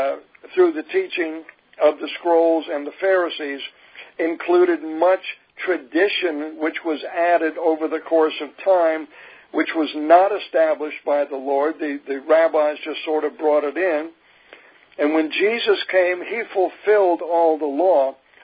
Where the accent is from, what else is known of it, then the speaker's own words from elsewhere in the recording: New Jersey, United States; It's like I'm from New Jersey and my wife's from Kansas, and for her to understand how a person from the East Coast thinks is totally different from somebody in Midwest.